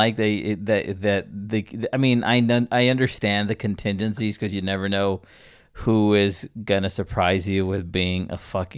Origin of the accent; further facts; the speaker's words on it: California, United States; That specific voice, I'm surprised, because I grew up in the Valley and I never really heard that voice.